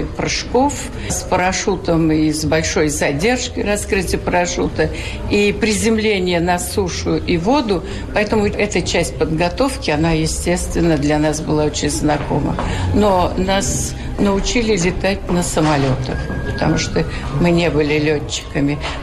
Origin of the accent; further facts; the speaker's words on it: Yaroslavl, Yaroslavl Oblast, Russia; и я из Ярославля